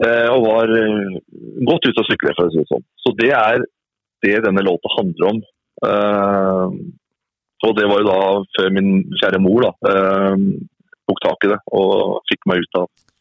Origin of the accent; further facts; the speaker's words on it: Oslo, Norway; also born or lived in Svarstad; jeg er født og oppvokst i Oslo, så flyttet jeg litt rundt i Svarstad i Vestfold, hadde fantastiske år der, og så flyttet vi tilbake til Oslo igjen